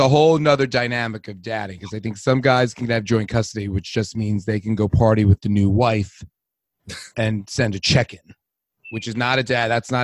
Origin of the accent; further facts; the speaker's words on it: New York, United States; Us Long Islanders make an impression.